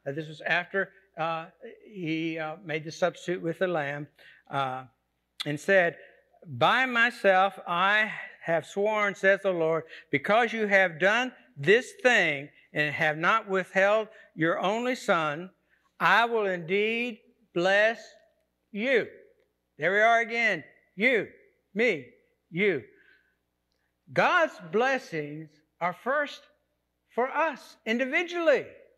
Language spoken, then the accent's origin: English; Jacksonville, Florida, United States; So I went down to visit my sister in my hometown where I'm from, Jacksonville, Florida.